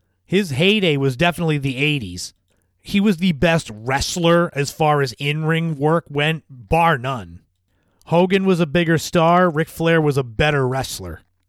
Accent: Northeast, United States; I won't lie, growing up in the Northeast, I typically only saw WWF

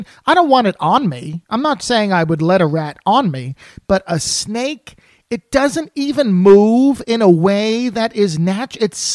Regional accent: New Jersey, United States; also born or lived in New York; I grew up in New Jersey. I lived in New York forever.

